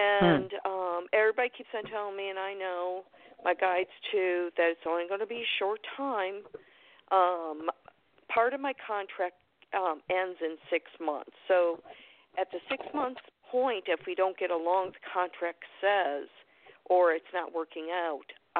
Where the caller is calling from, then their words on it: Florida, United States; I'm calling from Florida.